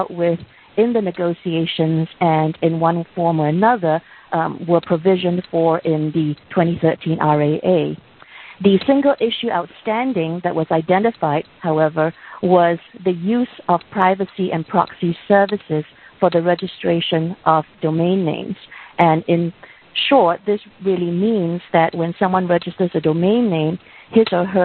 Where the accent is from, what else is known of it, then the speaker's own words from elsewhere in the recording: Singapore; now in United States; although I'm based primarily in the United States, my hometown is Singapore, and I'm actually talking to you from the Singapore office.